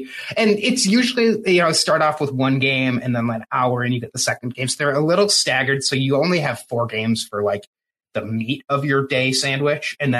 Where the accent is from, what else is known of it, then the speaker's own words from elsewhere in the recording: Michigan, United States; Growing up in Michigan State country, that's kind of how it was.